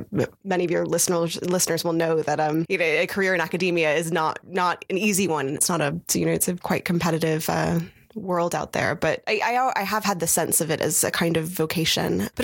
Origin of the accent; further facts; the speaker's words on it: United States; so fortunate to have growing up in the United States was a profound sense of, you know, how lucky I was to be where I was